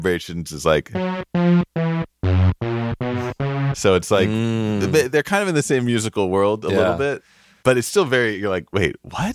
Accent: New York City, New York, United States; Yeah, we're from New York

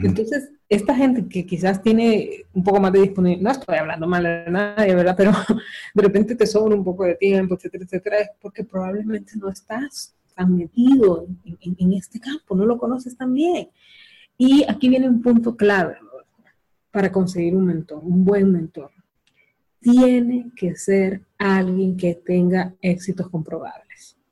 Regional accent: Honduras; en mi país donde yo vivo, que es en Honduras

